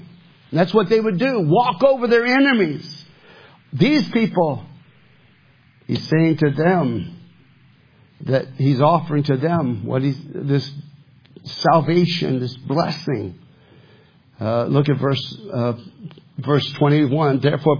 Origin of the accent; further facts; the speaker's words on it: Michigan, United States; also born or lived in Tennessee; I came from Michigan and by way of Tennessee to a Bible college.